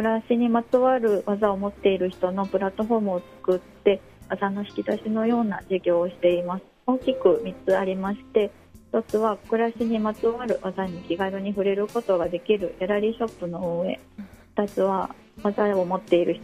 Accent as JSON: {"language": "Japanese", "town": "Nagoya", "region": "Aichi", "country": "Japan", "moved": "yes", "lives_now": "Kyoto, Japan", "said": "私の出身は名古屋で、京都へは移住してきたんですけど、"}